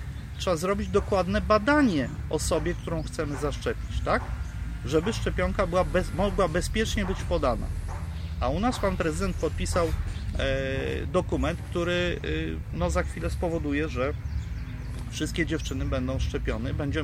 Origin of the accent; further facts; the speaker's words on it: Łódź, Łódź Voivodeship, Poland; Ano w tym jest problem, że ja jestem z Łodzi.